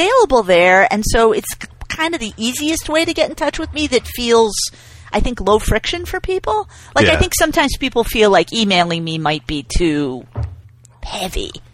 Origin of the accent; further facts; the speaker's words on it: New England, United States; like, I'm from New England. It's weird.